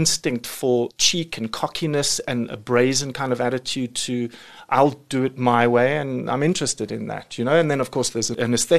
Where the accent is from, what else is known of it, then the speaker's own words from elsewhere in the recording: Johannesburg, Gauteng, South Africa; It actually pretty much starts in my mother's pottery studio at the age of three.